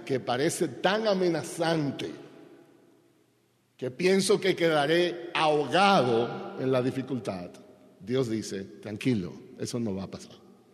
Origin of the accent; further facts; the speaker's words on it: Dominican Republic; Yo recuerdo siendo pequeño, yo soy de la República Dominicana